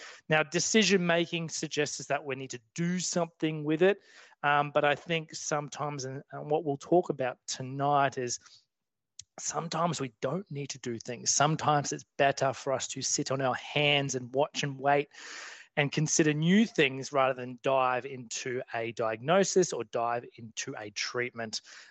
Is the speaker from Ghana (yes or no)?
no; Australia; I'm from Australia.